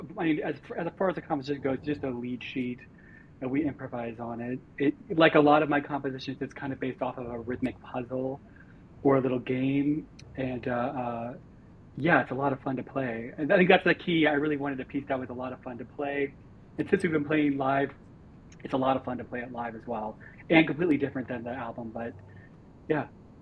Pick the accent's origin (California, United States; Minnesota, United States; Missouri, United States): Missouri, United States; And so I'm originally from Missouri. And so when I think of the sort of like the religion that is present where I am from, it is more of like this Pentecostal, you know, speaking in tongues, otherworldly aspect of things.